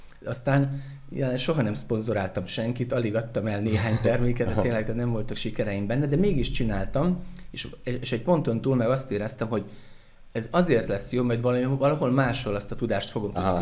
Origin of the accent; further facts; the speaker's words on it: Debrecen, Hajdú-Bihar, Hungary; ugye debreceniek vagyunk, és egyre távolabb kellett menni